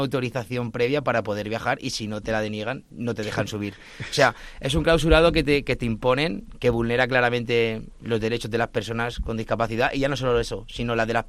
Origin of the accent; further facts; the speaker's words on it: Alicante, Valencian Community, Spain; yo soy de Alicante